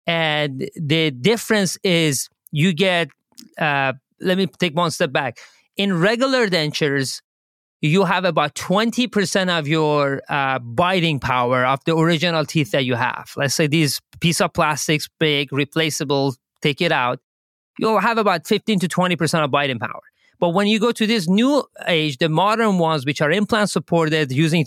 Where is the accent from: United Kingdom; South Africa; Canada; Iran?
Iran; moved away as an adult; now in United States; I came to the United States to do my PhD. I'm born and raised in Iran. I did my undergrad in Iran.